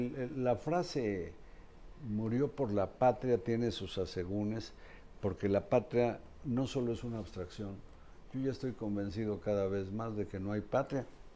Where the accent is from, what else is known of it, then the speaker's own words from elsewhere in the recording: Puebla, Mexico; born there; Nací en Puebla.